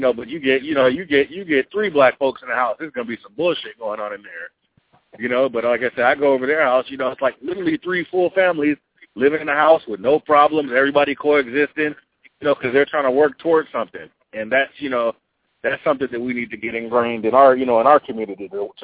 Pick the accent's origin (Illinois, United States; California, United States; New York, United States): California, United States; Oakland; Like I said, I'm from Oakland. We had a lot of gentrification.